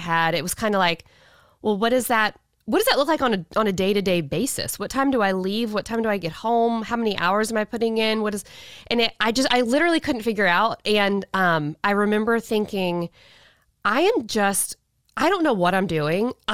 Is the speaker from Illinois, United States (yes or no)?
no; Pensacola, Florida, United States; also born or lived in Tampa; I never thought I would leave my hometown. Where's your hometown, by the way? Pensacola. It's where we are now.